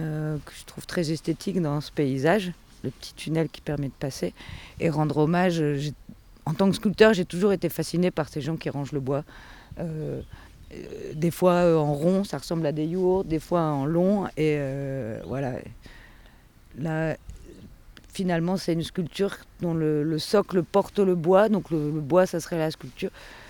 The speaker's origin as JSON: {"language": "French", "town": "Lille", "region": "Hauts-de-France", "country": "France", "said": "je suis artiste. Je suis originaire de Lille, pas très loin d'ici, et j'ai un bout de famille à Amiens"}